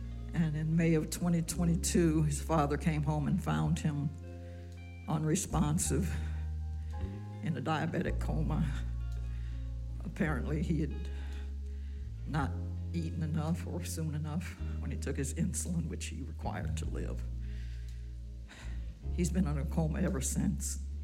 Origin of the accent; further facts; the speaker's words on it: Chicago, Illinois, United States; moved away; because we're from Chicago originally. I came here in 73.